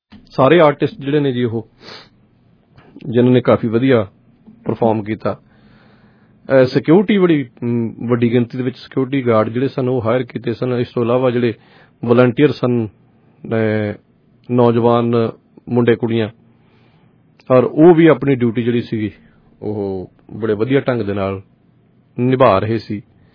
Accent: Punjab, India; ਇਹ ਸਾਡਾ ਪੰਜਾਬ ਦਾ ਸੱਭਿਆਚਾਰ ਸੀ

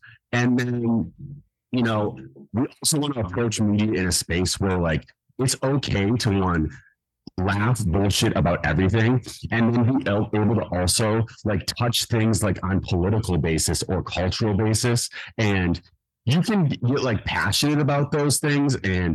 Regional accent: Minnesota, United States; one, we're from Minnesota, so purple has always been specifically like my favorite color.

